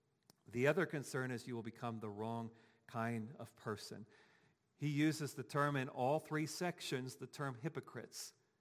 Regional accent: Dayton, Ohio, United States; Now, I'm from Dayton, Ohio, and I've said that before, and the roads there are pretty much like a grid, okay?

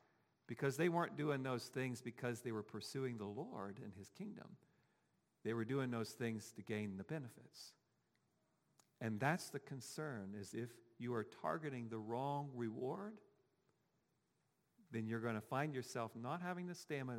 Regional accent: Dayton, Ohio, United States; Now, I'm from Dayton, Ohio, and I've said that before, and the roads there are pretty much like a grid, okay?

